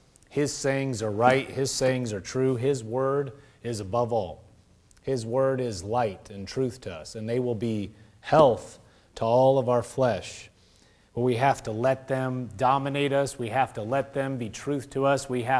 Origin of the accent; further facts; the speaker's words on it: Nebraska, United States; I grew up in Nebraska, and it was like that. I mean, Nebraska, you don't have professional sports anywhere near.